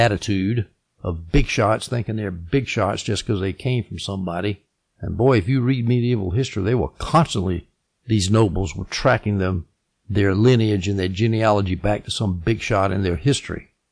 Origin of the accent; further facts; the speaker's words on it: the South, United States; I come from the South. The American South, and how many times have I heard, oh, that family is of a good stock.